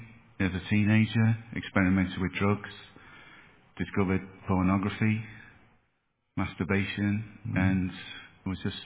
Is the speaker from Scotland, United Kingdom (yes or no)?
no; Liverpool, North West England, United Kingdom; So I grew up in Liverpool, in England. Good upbringing, good education, good family.